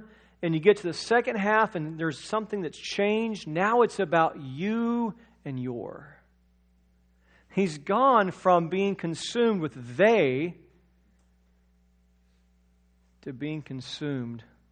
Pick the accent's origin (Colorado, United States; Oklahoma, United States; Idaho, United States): Oklahoma, United States; Moore; I grew up in Moore Public Schools. I served for 7 years at a church in Moore, and so I knew the area very well.